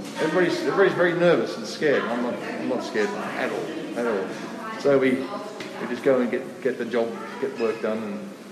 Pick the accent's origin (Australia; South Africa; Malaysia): Australia; I'm Australian, so I have to travel. It's part of my blood.